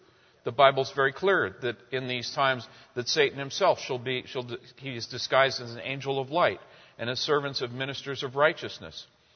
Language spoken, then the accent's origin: English; California, United States; I'm from California, and it seems like every other person, including most of your neighbors, thought they were Jesus.